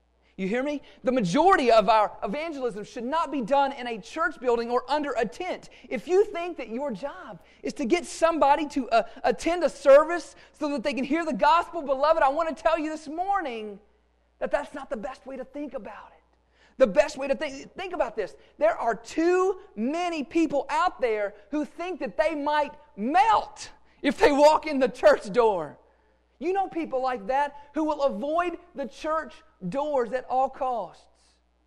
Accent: Bowling Green, Kentucky, United States; where I grew up in South Central Kentucky, Warren County, Kentucky, around Bowling Green, racism was alive and well.

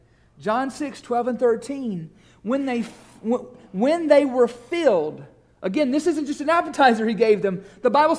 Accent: Kentucky, United States; I know I'm from Kentucky. I know that I'm a Kentucky fan

